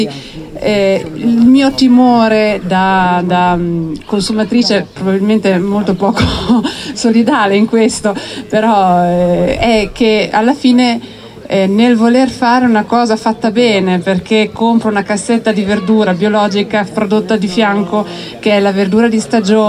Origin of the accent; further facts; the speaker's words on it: Bologna, Emilia-Romagna, Italy; perché a Bologna, io sono di Bologna